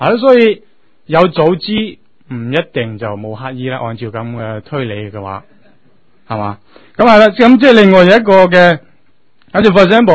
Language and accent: Cantonese; Guangdong, China; 我哋广东人有一句说话